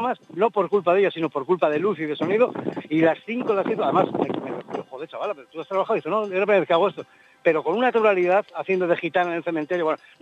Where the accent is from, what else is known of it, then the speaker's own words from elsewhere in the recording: San Sebastián, Basque Country, Spain; Fíjate, yo que soy de San Sebastián, pues hice el vasco.